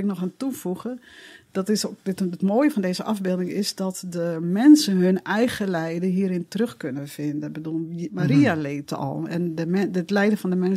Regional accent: Netherlands; En dan, dat verstaan wij natuurlijk als Nederlanders niet.

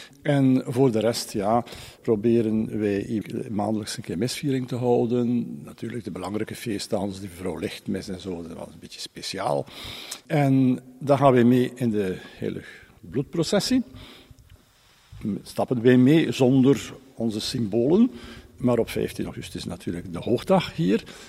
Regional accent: Bruges, Flanders, Belgium; Wij zijn nog opgegroeid in het Franse profonde, met het, waar de kerk en centraal en het geloof centraal stonden. Wij hebben dat een beetje behouden. En als Bruggelingen, veel Bruggelingen kiezen altijd ergens voor in hun geloof.

